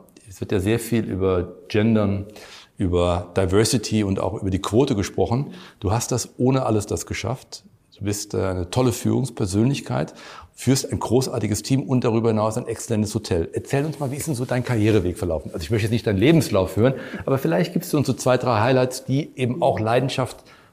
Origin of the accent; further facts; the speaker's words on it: Cologne, North Rhine-Westphalia, Germany; das ist für mich als Kölner schwer zu sagen